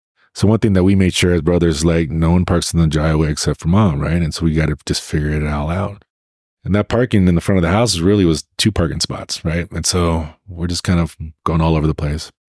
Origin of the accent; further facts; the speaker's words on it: Sparks, Nevada, United States; so at Sparks High, I was a kid, you know, I grew up on Greenbrae, right there, Greenbrae and Sullivan.